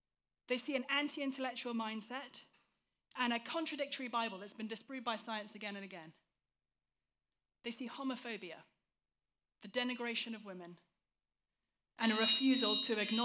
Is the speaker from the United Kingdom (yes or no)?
yes; England, United Kingdom; because I'm English, we have this sort of congenital problem